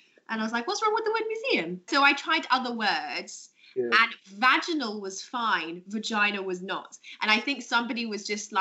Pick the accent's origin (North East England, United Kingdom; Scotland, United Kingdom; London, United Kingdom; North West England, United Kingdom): London, United Kingdom; And now I live in London and I grew up in London.